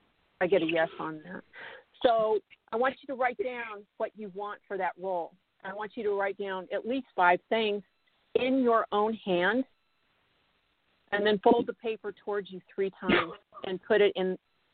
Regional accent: Midwest, United States; I'm a Christian, and I grew up in the Midwest.

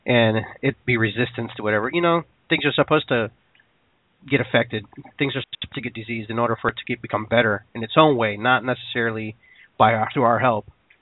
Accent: Peru; you know, I'm from Peru, so we eat a lot of fish and all that stuff.

